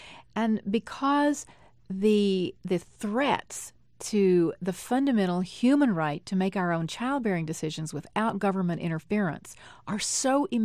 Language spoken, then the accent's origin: English; Texas, United States; since I grew up in West Texas at just about the same time as George W. Bush, by the way.